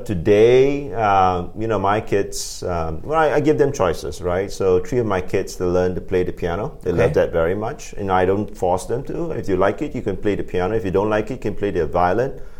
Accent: Singapore; born there; I was born here in Singapore

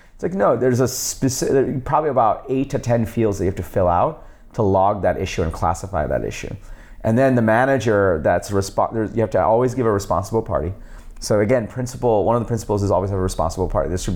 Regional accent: New York City, New York, United States; I grew up in New York City, and I was all of a sudden living in Los Altos Hills, commuting to Mountain View, working there.

